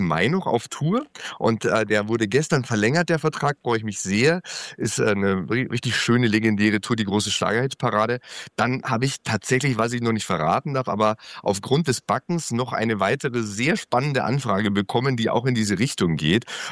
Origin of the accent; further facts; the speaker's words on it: Bavaria, Germany; Naja, ich komme ursprünglich aus Bayern. Ich bin in Baden-Württemberg ausgerutscht